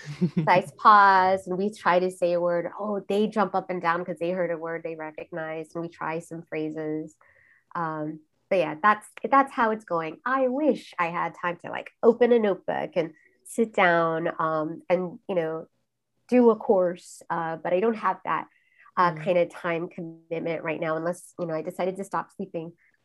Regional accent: Florida, United States; So my first language, I would say there's two. It's English, having grown up here in the US, but also Malayalam. And I grew up in South Florida, so I obviously learned how to speak Spanish.

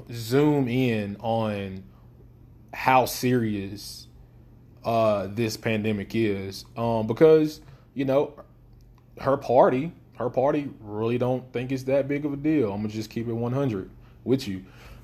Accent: Alabama, United States; I'm Alabama native. I'm from Alabama. I stay in Alabama.

